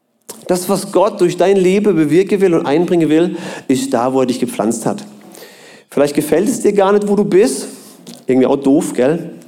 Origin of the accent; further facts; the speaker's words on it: Germany; Da haben wir also als Deutsche ein bisschen viel zu lernen, auch als Partner.